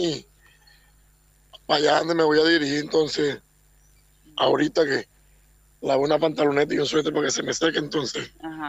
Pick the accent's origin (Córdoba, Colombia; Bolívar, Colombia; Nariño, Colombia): Bolívar, Colombia; Cartagena; now in Argentina; Bueno, buenos días, yo soy de Cartagena.